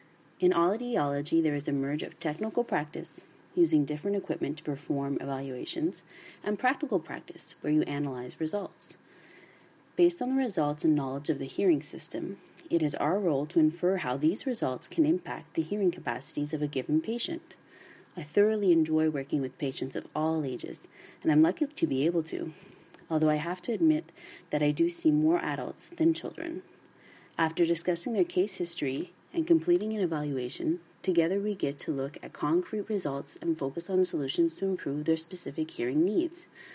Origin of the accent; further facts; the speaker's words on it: Gaspé, Quebec, Canada; lucky people who get to say I'm from Gaspé. However, it did not make it any easier for me to discover what career I wanted to pursue. Growing up in town, I went to English elementary school, high school